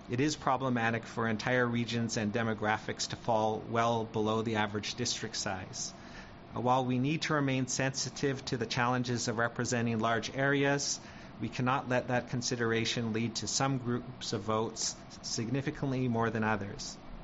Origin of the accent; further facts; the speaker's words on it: Merritt, British Columbia, Canada; born there; I was born in Merritt, and I live in Merritt with my wife and my two young children.